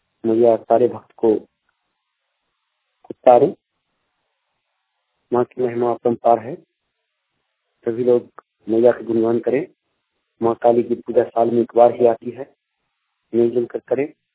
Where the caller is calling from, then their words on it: Madhubani, Bihar, India; Satghara Sindhi Mahapatra toll Madhubani जिला मधुबनी बिहार से बोल रहा हूँ।